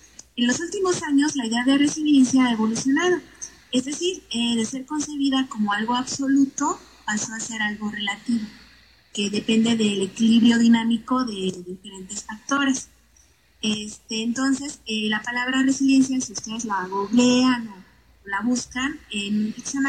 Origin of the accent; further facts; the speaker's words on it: Mexico; en qué nivel estamos ahorita como humanidad, como sociedad, como mexicanos, ¿no?